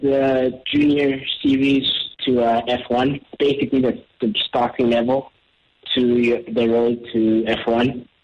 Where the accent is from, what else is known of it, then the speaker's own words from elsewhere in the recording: Johannesburg, Gauteng, South Africa; also born or lived in Mthatha; So I was born in East London in South Africa, in a town called Mthatha. And I moved to Johannesburg when I was around 2 years old.